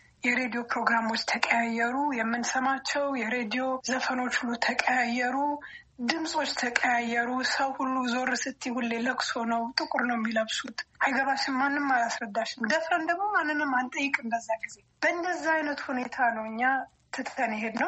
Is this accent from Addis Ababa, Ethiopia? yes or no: yes; Addis Ababa, Ethiopia; moved away; also born or lived in Europe / United States; ያደኩት መስፍን አረር መንገድ ላይ ከጣሊያን ትምህርት ቤት በላይ ነው። አያቶቼ ጋር እዛ ነው ያደኩት። ለውጥ በሚመጣበት ጊዜ ደርግ ሲገባ ወደ አውሮፓ ሄድኩኝ።